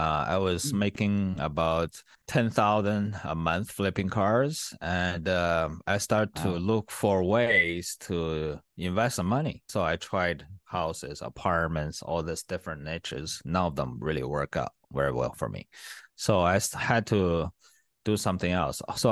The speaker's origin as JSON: {"language": "English", "country": "China", "tie": "born or raised there", "moved": "as an adult", "lives_now": "United States", "said": "I was kind of struggling in China because the day I felt like I needed to change was the day I got kind of kicked out from my college in China."}